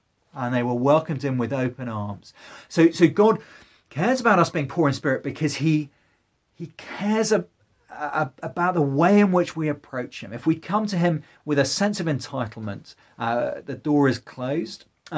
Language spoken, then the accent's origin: English; United Kingdom; Now, we're British.